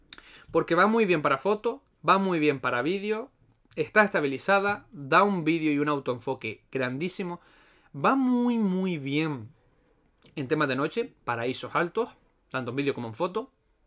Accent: Vega de San Mateo, Canary Islands, Spain; yo tiro para mi zona. Vega de San Mateo, arriba en la cumbre. Pero ya es que eso es ahí, soy nativo, entonces cada uno tira para casa.

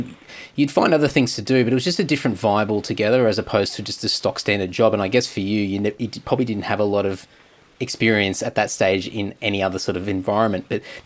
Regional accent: Redcliffe, Queensland, Australia; I was growing up in Redcliffe in Queensland, and I worked in a local music store.

